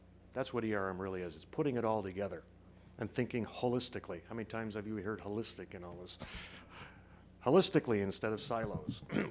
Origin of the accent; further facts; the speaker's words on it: Chicago, Illinois, United States; I'm a consultant from Chicago, where I believe it's also 92 degrees.